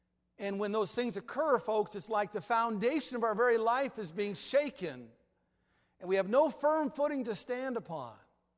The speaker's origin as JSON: {"language": "English", "town": "Fortuna", "region": "California", "country": "United States", "tie": "born or raised there", "also_born_or_lived": "Eureka, California", "said": "I remember as a child, I was born in Eureka, California. I won't go there. And we lived in Fortuna, California, right by the Eel River."}